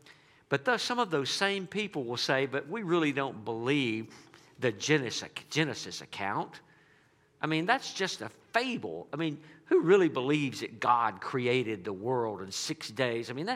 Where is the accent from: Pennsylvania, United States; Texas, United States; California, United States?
Texas, United States; Mount Pleasant; I'm from Mount Pleasant, or if you're from that neck of the woods, you say Mount Pleasant.